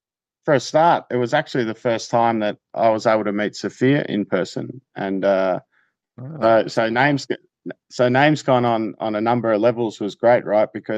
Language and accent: English; Australia; You know, we come from Australia